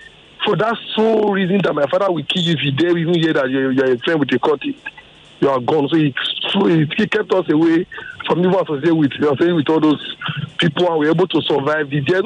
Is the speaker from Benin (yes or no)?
yes; Benin; where I grew up in Benin, there, right?